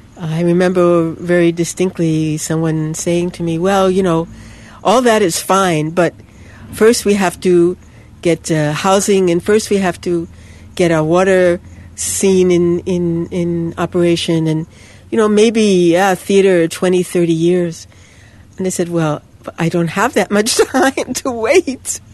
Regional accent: United States; I'm from the States, and I'm working in theater, and I'm traveling around India.

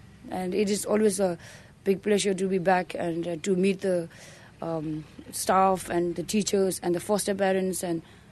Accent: Dharamsala, Himachal Pradesh, India; also born or lived in Shigatse, Tibet; I came to exile when I was 1.5 after when my mother was killed. And I came with my twin sister and my brother, and my father brought me to Dharamsala, where I got an education in a school called Tibetan Children's Village

